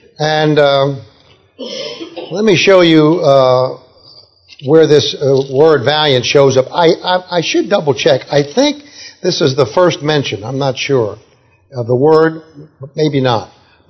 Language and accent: English; New York, United States; When I was growing up in New York, little kid in the 1960s, there were two TV shows on competing